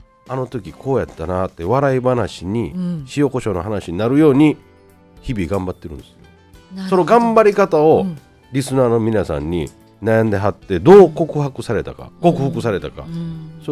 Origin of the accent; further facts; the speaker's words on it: Nara, Japan; 毎年正月は奈良県出身なんで